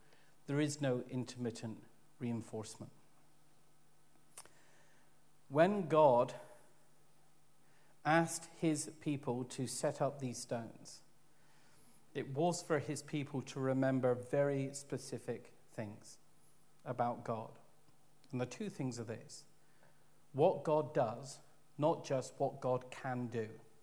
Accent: South West England, United Kingdom; as you are aware, I'm Cornish

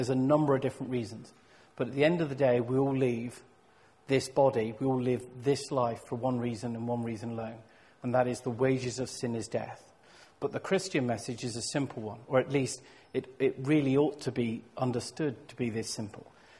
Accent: South West England, United Kingdom; Growing up in Cornwall, I spent huge amounts of time in the sea

